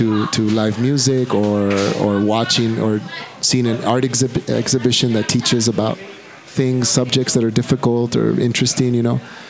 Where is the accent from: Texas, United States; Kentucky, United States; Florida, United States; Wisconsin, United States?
Texas, United States; El Paso; We're all from El Paso.